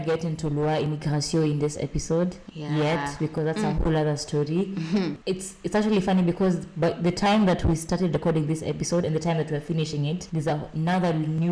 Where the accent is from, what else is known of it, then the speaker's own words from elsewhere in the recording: Kenya; like for us, we're students, we're Kenyan students, there's not as many scholarships as there are for the total